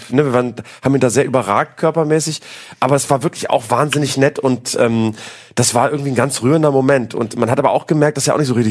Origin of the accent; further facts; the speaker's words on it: Switzerland; seid ihr sicher, dass wir das als Schweizer als Message nach Europa schicken wollen